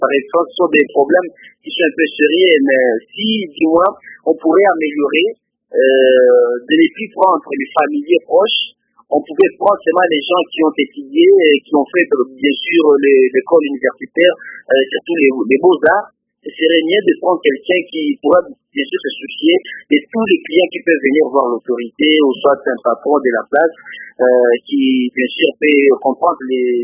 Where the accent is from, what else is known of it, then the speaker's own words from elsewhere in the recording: Butembo, North Kivu, DR Congo; Et surtout à chez nous, à Boutembo, pour ne pas spéculer très loin